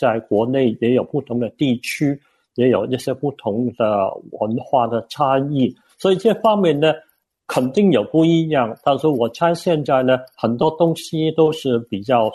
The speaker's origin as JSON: {"language": "Chinese", "country": "Hong Kong", "tie": "born or raised there", "said": "还有呢，我是在香港长大的"}